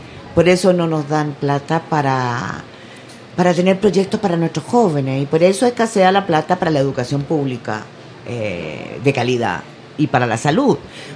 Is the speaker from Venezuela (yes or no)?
no; Chile; Hay una cosa, soy chilena.